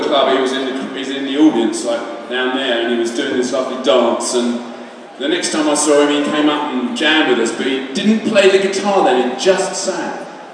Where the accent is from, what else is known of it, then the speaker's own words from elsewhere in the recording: Dartford, South East England, United Kingdom; It's actually very close to where Keith and I grew up in Dartford